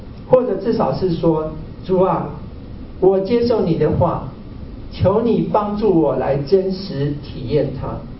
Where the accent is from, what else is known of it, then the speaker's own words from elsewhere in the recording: Taiwan; 因为我是从台湾来的